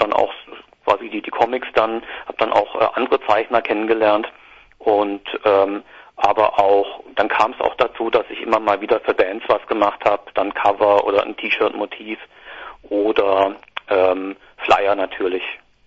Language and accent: German; Baden-Württemberg, Germany; ich komme so aus der Gegend zwischen Heidelberg und Heilbronn, war da in der Deutsch-Punk-Band